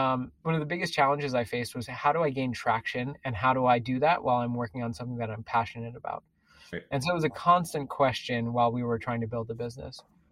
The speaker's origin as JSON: {"language": "English", "town": "New York City", "region": "New York", "country": "United States", "tie": "born or raised there", "said": "That was also a big dream of mine growing up around New York City."}